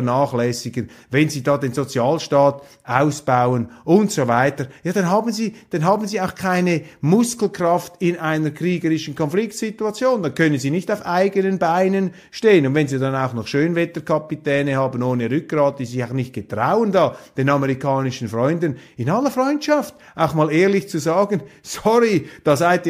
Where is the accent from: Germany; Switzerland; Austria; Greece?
Switzerland; aber Sie verstehen mich als Schweizer, als neutraler, wohlwollender Hausgast